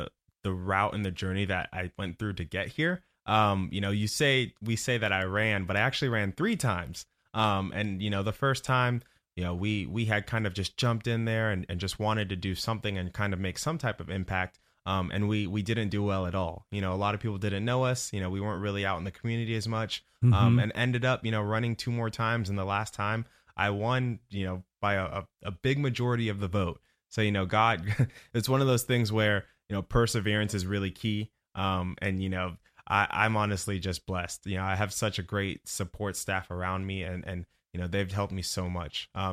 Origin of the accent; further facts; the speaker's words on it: Clermont, Florida, United States; also born or lived in Toronto, Canada; I grew up in Central Florida, was born in actual Toronto, though. Parents actually immigrated, and then we actually ended up moving to Claremont. And, you know, I had grown up there, played football there.